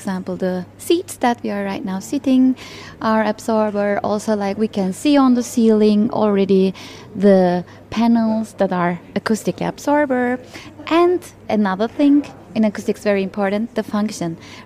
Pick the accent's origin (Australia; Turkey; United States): Turkey; Izmir, İzmir; I'm from Izmir, for example, and we have like so many theaters there, like antique theaters, antique places.